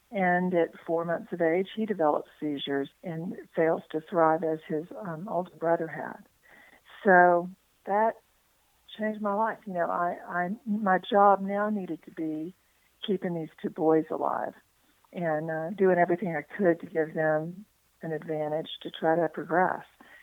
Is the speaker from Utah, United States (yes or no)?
no; Texas, United States; Chuck, I grew up in Texas and fortunately had the good luck to move on to a family farm when I was in middle school or just entering high school.